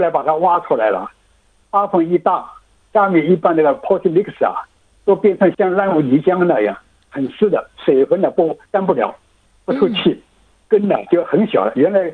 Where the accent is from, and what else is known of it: China; now in Australia